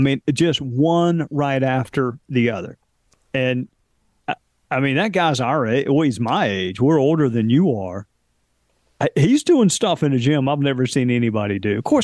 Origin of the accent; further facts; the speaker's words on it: the South, United States; And you know me, I'm from the South.